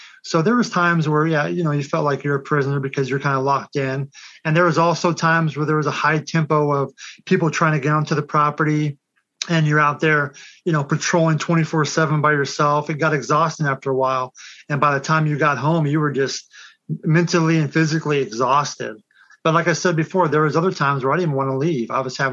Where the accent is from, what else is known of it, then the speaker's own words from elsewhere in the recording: Kansas, United States; I was born and raised in Kansas, so going back into a country environment wasn't that big of a deal.